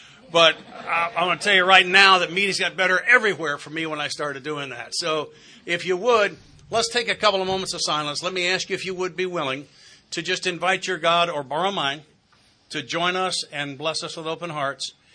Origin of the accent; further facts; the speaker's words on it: the South, United States; I'm from the South.